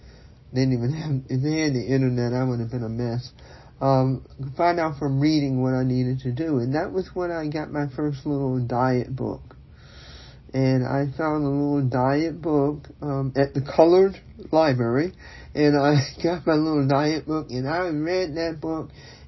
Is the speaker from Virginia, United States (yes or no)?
yes; Virginia, United States; And like I said, when I grew up in Virginia